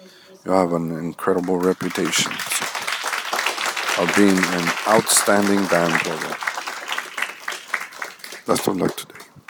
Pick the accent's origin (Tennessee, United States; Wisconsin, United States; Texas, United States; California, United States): Texas, United States; Rio Grande City; I am from Rio Grande City